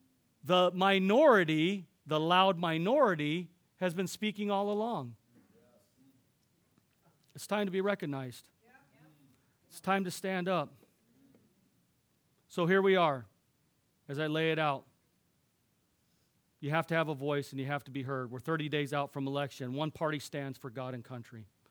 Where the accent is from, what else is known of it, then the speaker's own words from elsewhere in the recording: United States; Father, I'm an American. I am a Christian, but I'm an American, and I love this country.